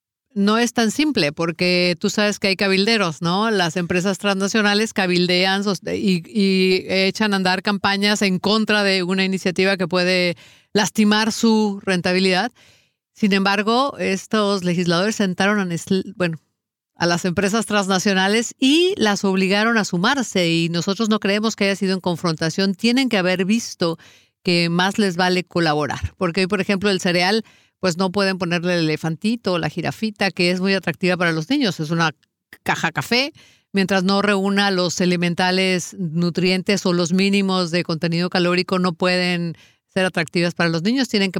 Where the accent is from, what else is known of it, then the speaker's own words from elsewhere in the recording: Michoacán, Mexico; Yo vengo de una tierra de Michoacán, uh-huh, donde somos los mejores productores de aguacate